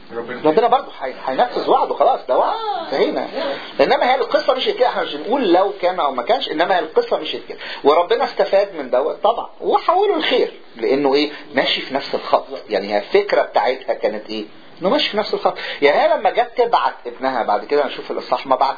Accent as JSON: {"language": "Arabic", "region": "Upper Egypt", "country": "Egypt", "said": "الفكرة دي لسه موجودة لغاية دلوقتي عندنا في الصعيد في مصر"}